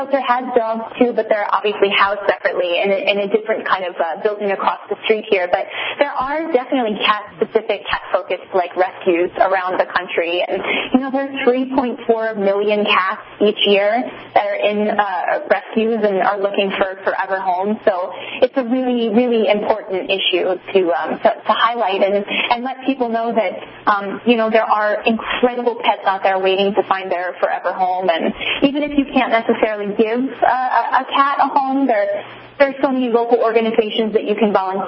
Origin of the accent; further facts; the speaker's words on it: Orlando, Florida, United States; Yes, and I grew up in Orlando.